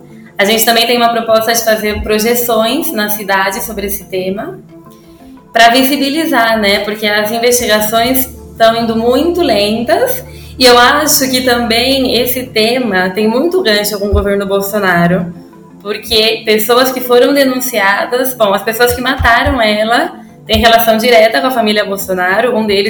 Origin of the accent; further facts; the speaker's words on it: Brazil; now in Buenos Aires, Argentina; somos brasileiros residentes em Buenos Aires, brasileiros e brasileiras.